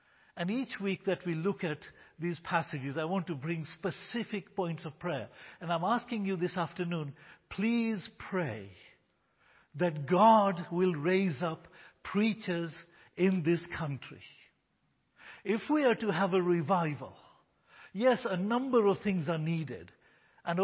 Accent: Kenya; When I was a pastor in my home country of Kenya

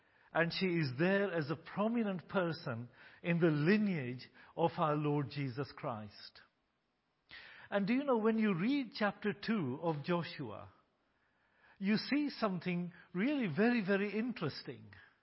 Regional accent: Kenya; born there; Although I was born in Kenya, I was a British citizen, a British passport holder.

